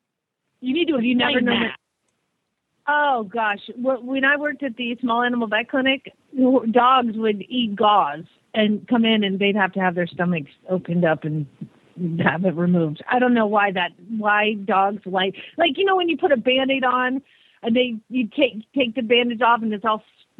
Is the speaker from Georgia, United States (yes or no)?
yes; Georgia, United States; We weren't allowed to play with the Spanish moss in the trees when I was a kid. Growing up in Georgia, we go to Florida all the time.